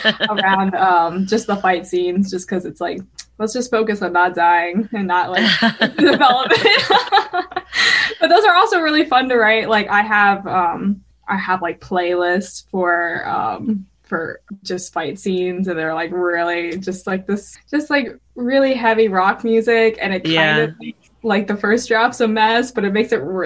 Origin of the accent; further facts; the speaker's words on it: Colorado, United States; And then I'm like going back to Colorado, which is like my home state.